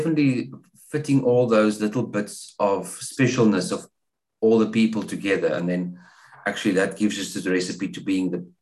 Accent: Cape Town, Western Cape, South Africa; also born or lived in Hermanus; So I'm from Cape Town in the Western Cape, as Tom mentioned. I'm born and bred here. I was born in Hermanus, of all places.

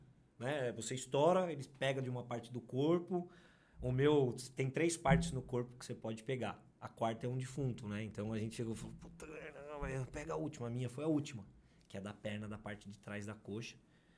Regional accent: Atibaia, São Paulo, Brazil; Sou de Atibaia, nascido e criado aqui, sempre voltei pra cá, adoro voltar.

